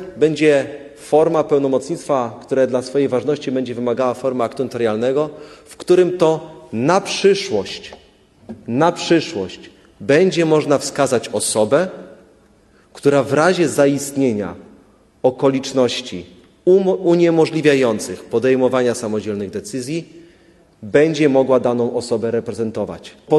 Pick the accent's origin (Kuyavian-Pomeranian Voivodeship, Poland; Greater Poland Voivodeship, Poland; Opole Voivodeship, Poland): Kuyavian-Pomeranian Voivodeship, Poland; Toruń; Jestem z Torunia, którego symbolem jest Mikołaj Kopernik